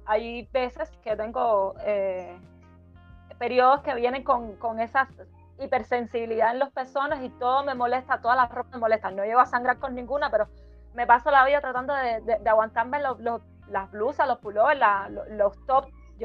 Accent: Marianao, Havana, Cuba; born there; nací en Marianao, en La Habana, Cuba

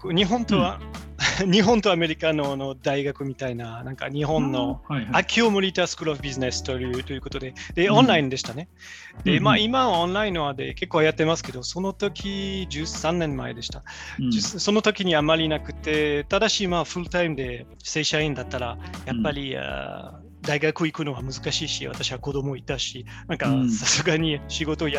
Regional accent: France; 一つはそもそも私はフランス人で、確かにそのバイアスがあります。

